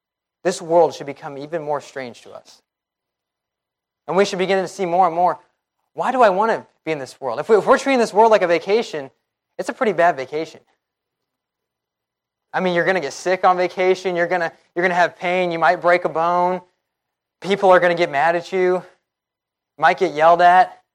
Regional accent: Midwest, United States; because I grew up in the Midwest, kind of farm country

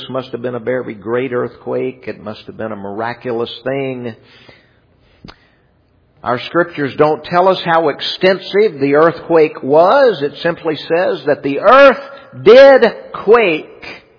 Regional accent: Los Angeles, California, United States; I grew up in California. They have lots of earthquakes out there. I grew up in southern Los Angeles, and tremors and the threat of earthquakes is common there.

